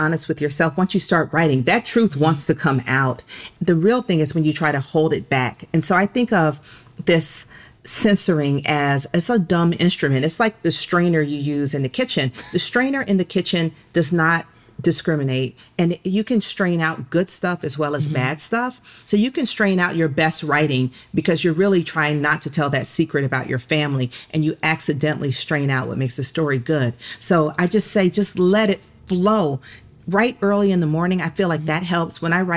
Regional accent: Atlanta, Georgia, United States; Because the book is about growing up in Atlanta during the child murders

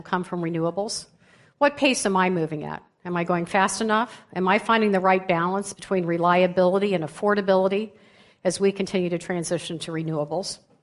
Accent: Ohio, United States; I'm a Midwesterner at heart, having grown up just outside of Cincinnati.

